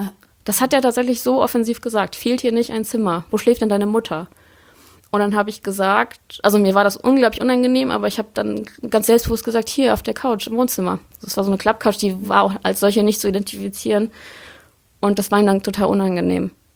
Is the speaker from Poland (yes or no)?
yes; Poland; now in Germany; Also von Polen nach Deutschland und dann von Miel nach Sinzenich und von Sinzenich nach Bleibür.